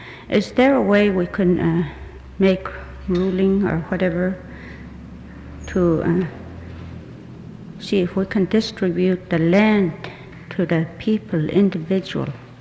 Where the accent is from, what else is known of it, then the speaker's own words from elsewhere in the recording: Whistler, British Columbia, Canada; from Whistler, a lot of our old people are just as good as educated college attorneys or lawyers if they could be in our native tongue.